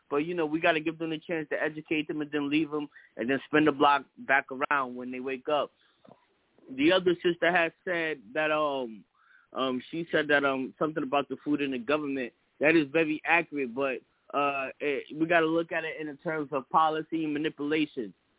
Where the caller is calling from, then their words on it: New York, United States; I'm calling from New York.